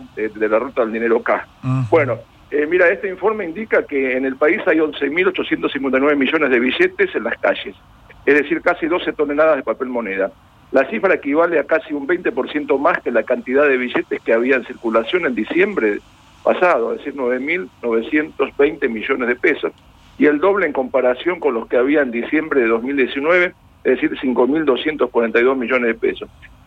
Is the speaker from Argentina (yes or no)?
yes; La Plata, Buenos Aires Province, Argentina; moved away; siendo platense y bonaerense